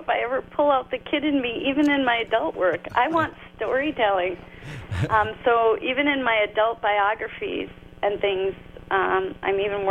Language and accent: English; St. Cloud, Minnesota, United States; Okay. I grew up in St. Cloud, Minnesota, so I'm a Midwesterner to the heart, and I grew up going up to northern Minnesota and Hackensack